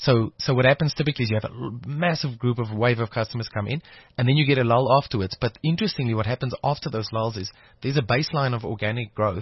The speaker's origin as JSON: {"language": "English", "country": "South Africa", "tie": "born or raised there", "said": "I think a lot of us growing up in South Africa saw a lot of inequality, and that kind of scarred a lot of people."}